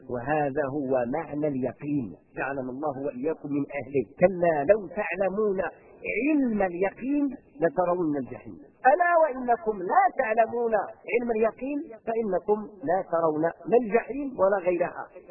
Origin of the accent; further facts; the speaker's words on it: Morocco; احنا عندنا في المغرب لأنه قضية جغرافية